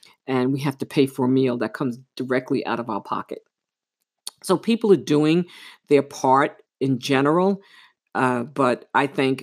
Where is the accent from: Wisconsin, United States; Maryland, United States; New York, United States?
New York, United States; and I'm from New York, so I talk really fast.